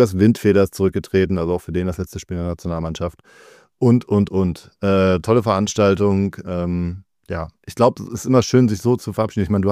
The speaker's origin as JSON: {"language": "German", "town": "Kiel", "region": "Schleswig-Holstein", "country": "Germany", "said": "ich komme aus Kiel."}